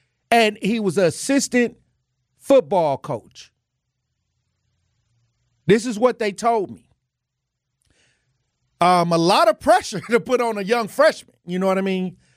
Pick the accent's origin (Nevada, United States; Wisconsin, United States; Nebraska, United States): Wisconsin, United States; And I'm an alumni of MPS. I'm from North Division High School in the 53206.